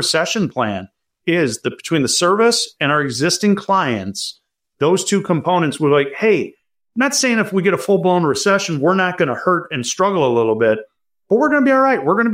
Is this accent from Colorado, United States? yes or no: no; Detroit, Michigan, United States; I am from Metro Detroit, so, you know, going to a couple Lions games or Tigers games aren't too bad either.